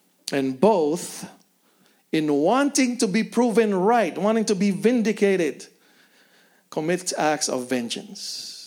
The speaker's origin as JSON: {"language": "English", "country": "Philippines", "said": "since we're mostly Filipino here"}